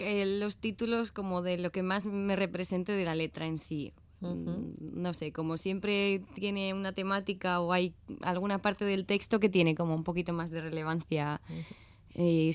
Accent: Trintxerpe, Basque Country, Spain; yo empecé de pequeña bueno, yo soy de Trincherpe y empecé allí en la música escola

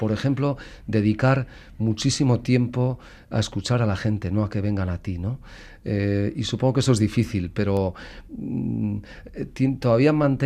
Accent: Basque Country, Spain; los vascos, caristios, bárdulos y autrigones, somos muy de tribus

